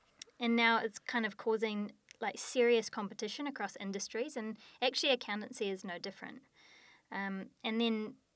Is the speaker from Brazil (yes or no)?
no; New Zealand; I'm a Kiwi, if you hadn't noticed by the accent.